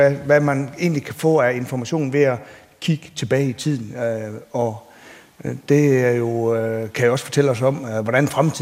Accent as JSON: {"language": "Danish", "town": "Mors", "region": "North Denmark Region", "country": "Denmark", "said": "Nu kommer jeg jo fra Moliet af, op på Mors og i Limfjordsområdet, hvor det ligesom har været meget, meget dårlige bundforhold."}